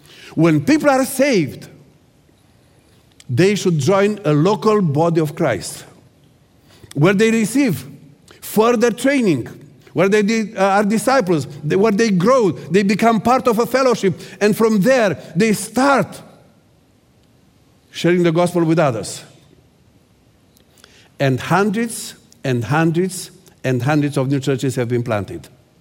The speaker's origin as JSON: {"language": "English", "town": "Oradea", "region": "Bihor County", "country": "Romania", "tie": "born or raised there", "said": "we started a theological seminary in Oradea, my hometown, my home church."}